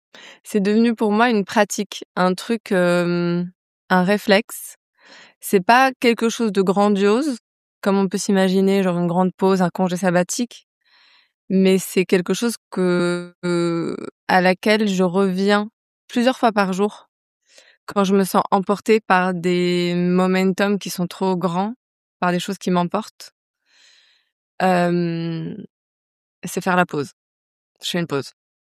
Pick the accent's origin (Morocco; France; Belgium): Morocco; je suis marocaine, je suis au Maroc d'ailleurs, et Shama aussi. On est toutes les deux dans la même ville.